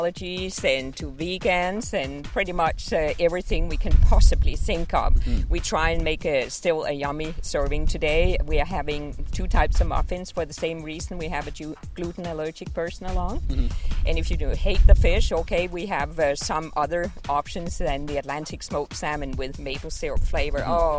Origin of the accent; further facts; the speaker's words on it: Denmark; English is a second language; that's why the accent is there. I'm from Denmark originally.